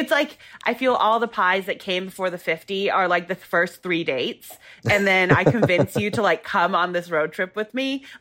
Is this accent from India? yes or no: no; Hong Kong; also born or lived in Singapore / Indonesia; now in United States; So I was born in Singapore and I grew up in Hong Kong and Indonesia. And then I came over here for college in Savannah, Georgia, which it's a big move and a really funny move.